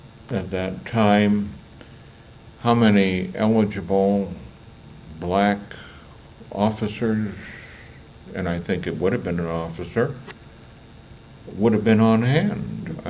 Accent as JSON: {"language": "English", "region": "California", "country": "United States", "tie": "born or raised there", "lives_now": "Louisville, United States", "said": "I grew up in California."}